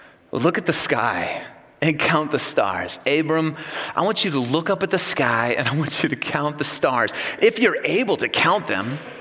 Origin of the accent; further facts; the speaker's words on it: Ohio, United States; born there; also born or lived in Illinois; I was born in Ohio. I've spent several years in Illinois. And now my wife and my family and I, we've been in Iowa for almost a decade